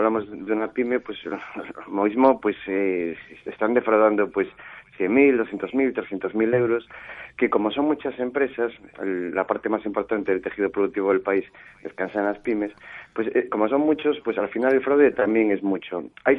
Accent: Galicia, Spain; De hecho, yo soy gallego.

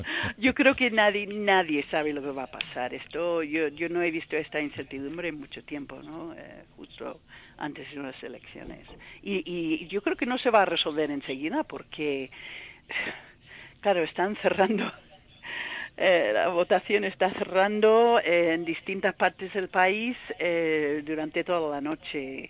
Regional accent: United States; Spanish is a second language; now in Spain; yo, bueno, soy americana, pero llevo mucho tiempo viviendo en España

